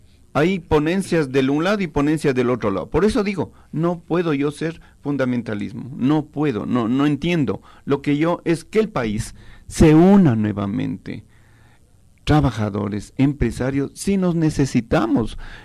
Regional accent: Quito, Pichincha, Ecuador; Yo soy de los tratos de abajo. Yo nací en San Juan, bajé a vivir con mis padres trabajadores en San Roque. Soy sanroqueño, agradezco esa vida.

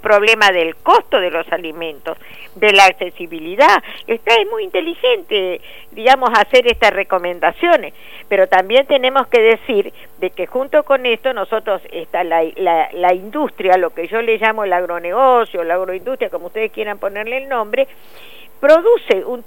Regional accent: Añatuya, Santiago del Estero, Argentina; Uno de esos centros está en mi pueblo, en Añatuya.

